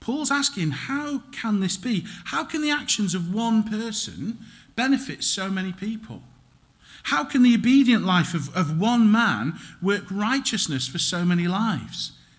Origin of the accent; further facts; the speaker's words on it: United Kingdom; So for me, that would be, I'm white British, whatever that means. I'm Caucasian.